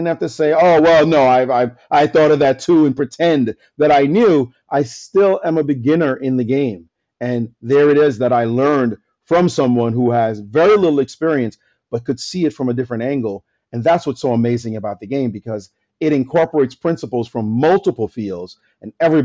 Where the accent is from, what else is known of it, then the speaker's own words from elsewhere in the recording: Brooklyn, New York, United States; also born or lived in Jamaica; It was 2 years after I came to Brooklyn that I picked up chess. And I grew up in Brownsville, which, as you know, is Mike Tyson's Brownsville.